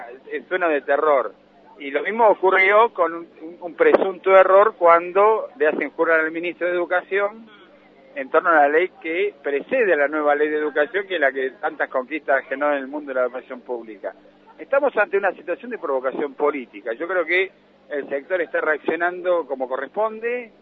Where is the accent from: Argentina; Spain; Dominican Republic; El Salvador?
Argentina; como argentinos